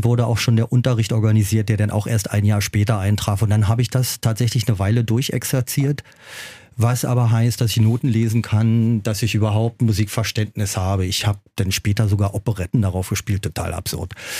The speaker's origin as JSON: {"language": "German", "region": "Berlin", "country": "Germany", "said": "ich bin aus West-Berlin, ich bin aus Lankwitz, aus so einem ganz kleinen Bezirk, ja. Und West-Berlin war winzig, das ist ein Kaff gewesen, ja."}